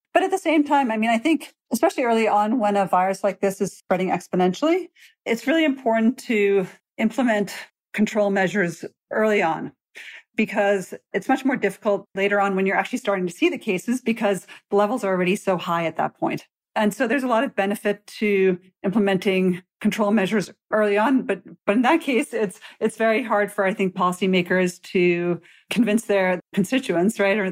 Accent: Georgia, United States; epidemiological understanding and commonly policymaking really play out in the United States and in my home state of Georgia here.

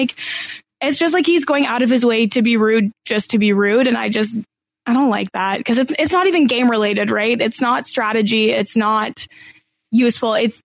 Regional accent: Canada; And it's like, I'm sorry, I'm Canadian. I don't know the American geography

